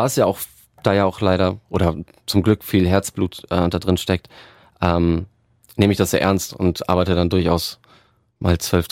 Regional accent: Dortmund, North Rhine-Westphalia, Germany; now in Hamburg, Germany; Ja, also ich komme ursprünglich aus Dortmund, lebe jetzt in Hamburg und arbeite auch in Hamburg bei einer Konzertagentur.

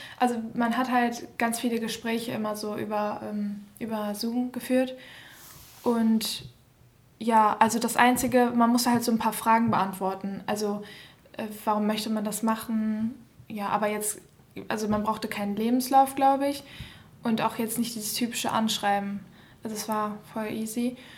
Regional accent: Gummersbach, North Rhine-Westphalia, Germany; ich bin 20 Jahre alt und ich komme hier nicht aus dem Ruhrgebiet, ich komme aus der Nähe von Köln, Gommersbach so die Nähe.

